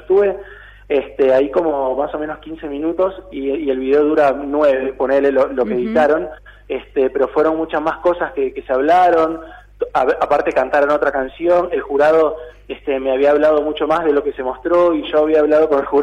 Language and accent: Spanish; Nueva Esparta, Venezuela; born there; Yo nací en Isla Margarita, Venezuela.